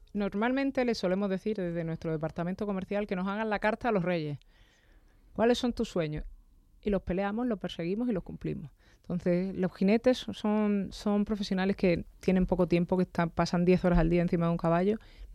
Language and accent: Spanish; Region of Murcia, Spain; Pese a que somos los dos de Murcia, no soy.